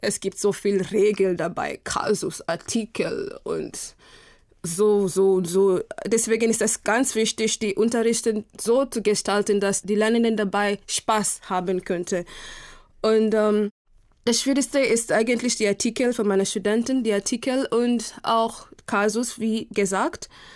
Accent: Kenya; German is a second language; denn ich komme aus Kenia und wir machen unser Essen ein bisschen scharf.

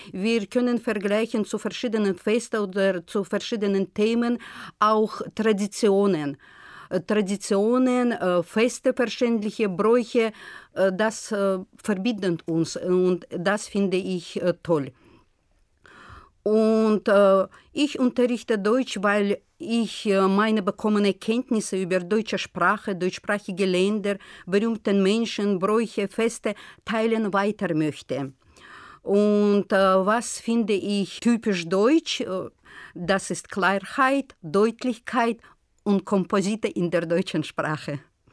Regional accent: Baku, Azerbaijan; German is a second language

